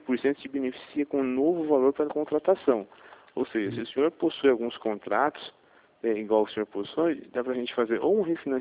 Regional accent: Hortolândia, São Paulo, Brazil; Eu sou aqui de Hortolândia

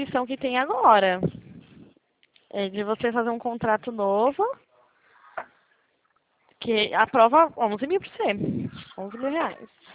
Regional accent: Pirassununga, São Paulo, Brazil; Não, eu também sou de São Paulo, né? Sou de Pirassununga

